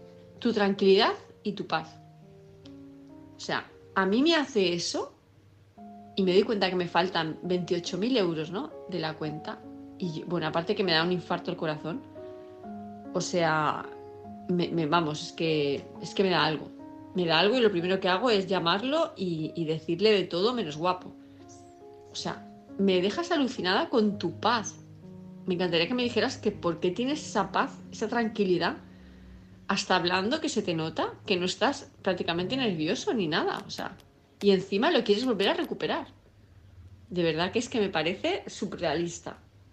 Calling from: Palma de Mallorca, Balearic Islands, Spain; de Palma de Mallorca

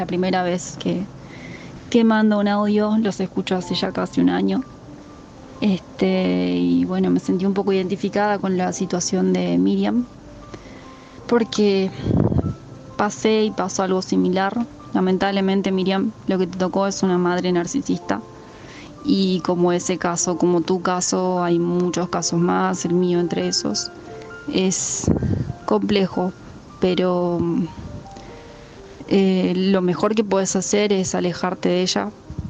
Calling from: Argentina; desde Argentina.

